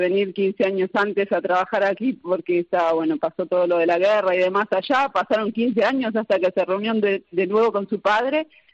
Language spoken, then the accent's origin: Spanish; Argentina; Somos los argentinos los que nos vamos para allí.